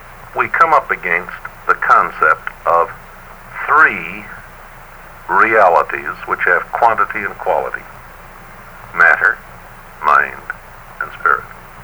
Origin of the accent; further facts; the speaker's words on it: Chicago, Illinois, United States; Chicago and look down Michigan Avenue. I love this city. It's dirty, it's ugly, and all that, but it's my hometown. I grew up there.